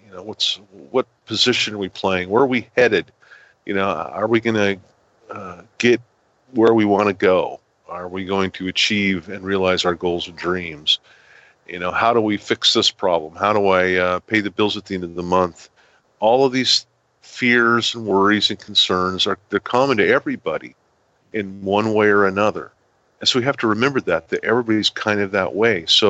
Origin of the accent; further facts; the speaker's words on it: Denver, Colorado, United States; moved away as an adult; also born or lived in Black Hills, South Dakota; I grew up in Denver, And when I was 19, we moved to the Black Hills, South Dakota. I moved with my parents and family. And, you know, grew up in Denver and, you know, big city.